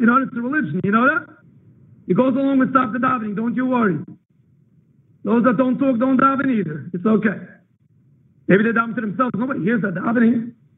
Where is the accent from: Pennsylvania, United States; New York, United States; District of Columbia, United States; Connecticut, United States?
New York, United States; Flatbush; I grew up here in Flatbush. I'm not coming from Williamsburg. I'm not coming from Bar Park.